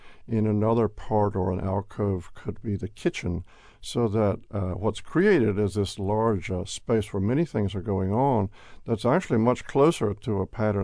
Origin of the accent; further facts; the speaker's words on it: Greensboro, North Carolina, United States; I grew up in Greensboro, and I went to college in Europe